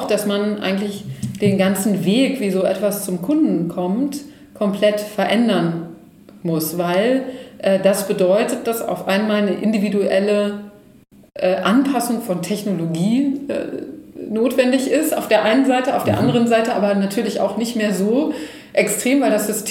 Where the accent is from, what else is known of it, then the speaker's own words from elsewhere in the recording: Göttingen, Lower Saxony, Germany; also ich komme aus Göttingen und wir sind in Duderstadt, das ist so eine halbe Stunde entfernt